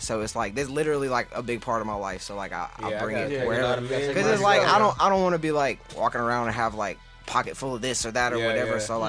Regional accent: Mobile, Alabama, United States; Yeah, born and raised in Mobile, Alabama. I'm from DIP, actually.

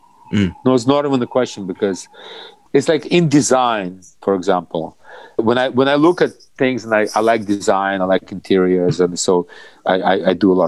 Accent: Russia; when I was growing up in Russia, my mother, I was 6 years old

